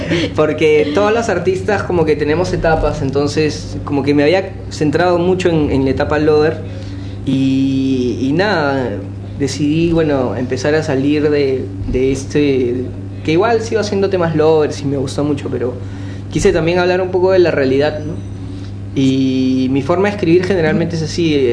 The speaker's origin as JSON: {"language": "Spanish", "country": "Peru", "said": "somos de Perú, tenemos amigos en común"}